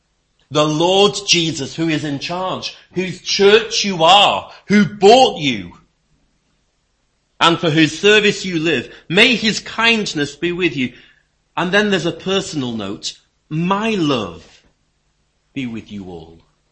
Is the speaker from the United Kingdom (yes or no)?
yes; England, United Kingdom; I would naturally, as an Englishman, propose that a handshake is perfectly adequate for our needs here